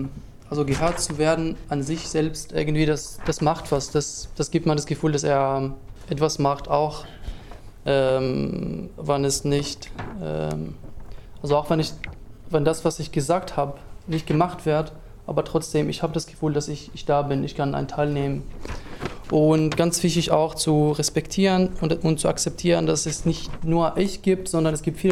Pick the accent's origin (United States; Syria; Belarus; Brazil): Syria; Ich komme auch aus Syrien. Ich bin 24 Jahre alt.